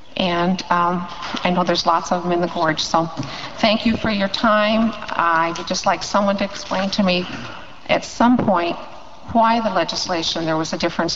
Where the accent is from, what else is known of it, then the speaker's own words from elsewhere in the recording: The Dalles, Oregon, United States; from the Dalles Oregon